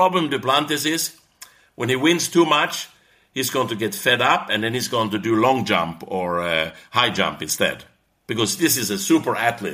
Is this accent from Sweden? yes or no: yes; Sweden; English is a second language; So I mean, growing up in Sweden, Olympic Games is very, very important in Sweden.